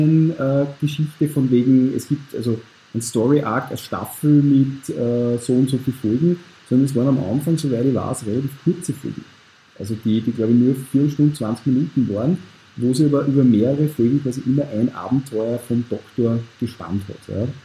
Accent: Austria; Also das, was bei uns in Österreich zum Beispiel oder auf die deutschen Privaten läuft

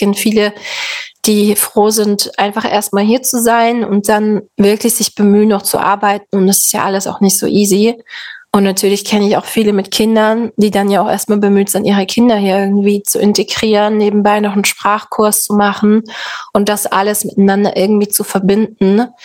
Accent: Saxony, Germany; Und bei uns in Sachsen ist es eben gerade so krass

